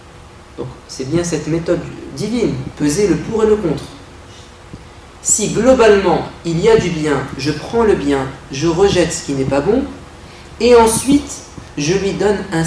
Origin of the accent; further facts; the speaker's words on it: France; en tant que Français, ça prouve que nous avons un attachement à notre pays, à notre histoire